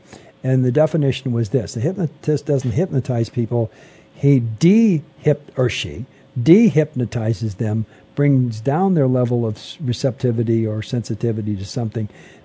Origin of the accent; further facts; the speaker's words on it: Los Angeles, California, United States; I was brought up in Los Angeles, and it's a completely different place now.